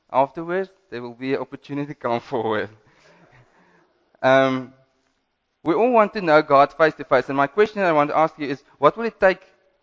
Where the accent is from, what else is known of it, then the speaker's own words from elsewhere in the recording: Western Cape, South Africa; I'm from the Cape